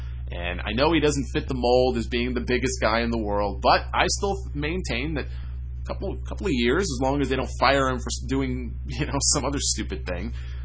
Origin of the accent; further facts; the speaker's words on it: Northeast, United States; you know, I grew up in the Northeast.